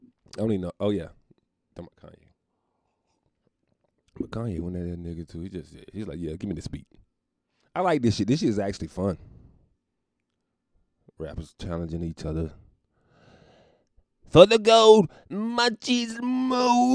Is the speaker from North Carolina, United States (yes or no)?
yes; North Carolina, United States; Chris is from Virginia. I'm from North Carolina. We basically cousins.